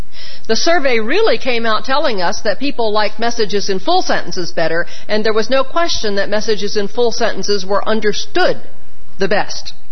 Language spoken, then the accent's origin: English; Massachusetts, United States; Massachusetts being a leading example, and I come from Massachusetts